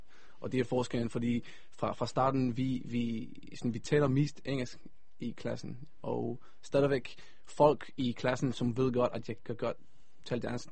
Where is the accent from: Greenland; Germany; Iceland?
Greenland; Danish is a second language; jeg er fra Grønland faktisk.